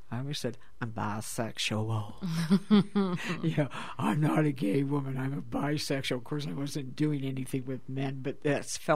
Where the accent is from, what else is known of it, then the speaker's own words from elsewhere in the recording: Hamilton, Ontario, Canada; now in Toronto, Canada; So I was brought up in Hamilton and the West End.